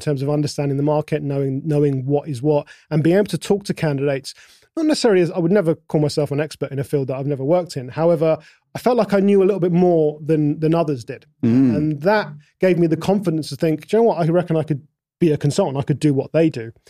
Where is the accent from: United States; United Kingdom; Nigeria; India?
United Kingdom; London; I grew up in London. I was born in London.